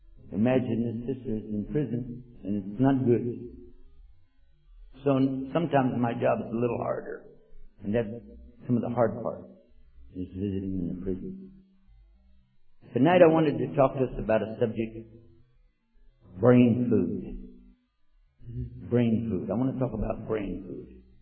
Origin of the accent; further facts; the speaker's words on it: Texas, United States; accent: Texan; Then I'll fall back into my native language, which is Texan. And that needs translation to bring it from a good old boy, Texas language.